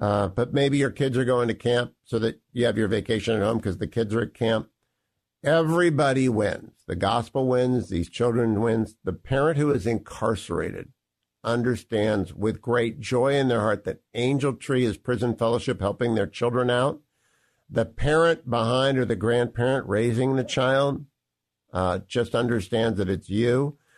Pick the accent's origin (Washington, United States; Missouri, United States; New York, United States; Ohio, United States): Ohio, United States; One of the must-win Senate seats for Republicans next year is in my hometown of Ohio, my great state of Ohio.